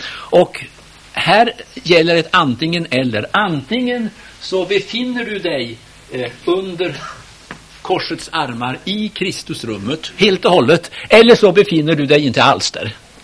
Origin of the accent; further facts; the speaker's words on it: Norrland, Sweden; Det har ju alltid slagit mig hemma i Norrland när jag var barn.